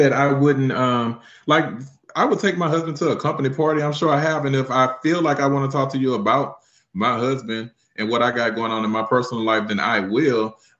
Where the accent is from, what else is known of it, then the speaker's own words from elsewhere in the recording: Lake Charles, Louisiana, United States; now in Texas, United States; No, I'm from Louisiana. Me and myself and AJ are from Lake Charles.